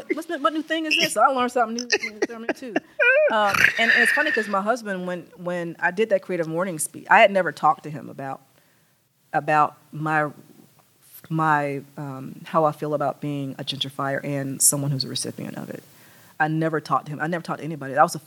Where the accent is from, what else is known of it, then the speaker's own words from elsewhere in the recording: Atlanta, Georgia, United States; in West End, in Atlanta, in my hometown